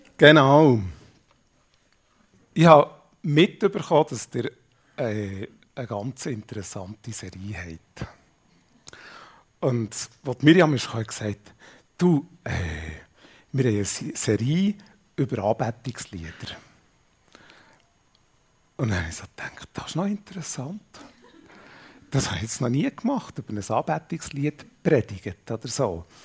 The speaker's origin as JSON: {"language": "German", "town": "Schwanden bei Brienz", "region": "Bern", "country": "Switzerland", "tie": "born or raised there", "said": "dort wo ich aufgewachsen bin, das war ja wirklich abgelegen gewesen. Schwanden bei Brienz, oben am Brienzersee. Und das Interessante ist, jetzt wohne ich eigentlich relativ zentral in Zerlesbach, gerade neben Aarau"}